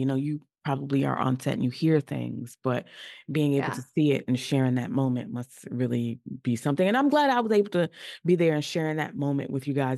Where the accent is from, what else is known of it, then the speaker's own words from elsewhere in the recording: New York, United States; I mean, I'm from New York, and that's where I currently live